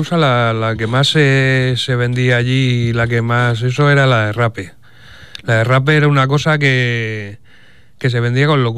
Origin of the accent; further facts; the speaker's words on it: Torrevieja, Valencian Community, Spain; Yo de aquí, de Torrevieja.